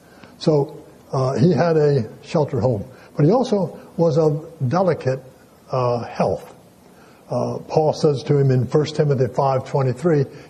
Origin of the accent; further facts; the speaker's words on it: Delaware, United States; In my hometown in Delaware